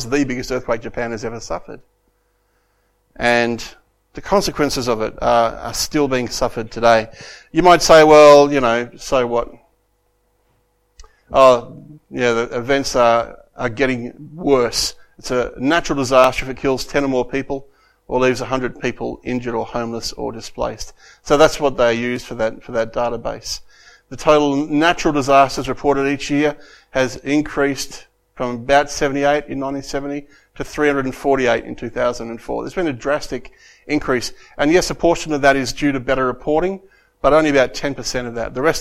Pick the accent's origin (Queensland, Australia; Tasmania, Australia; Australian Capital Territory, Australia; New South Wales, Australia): New South Wales, Australia; Broken Hill; Did you know my hometown of Broken Hill suffered golf ball-sized hailstones?